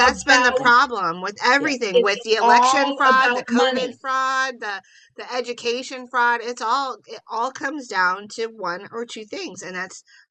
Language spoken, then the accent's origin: English; Cornville, United States; Oh, yeah. I grew up in Cornville.